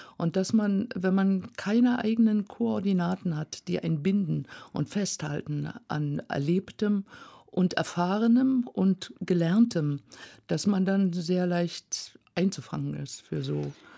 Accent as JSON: {"language": "German", "region": "Berlin", "country": "Germany", "tie": "born or raised there", "also_born_or_lived": "Leipzig", "said": "Ich war als kleines Mädchen in Leipzig geboren, dann sehr früh nach Berlin gezogen mit den Eltern"}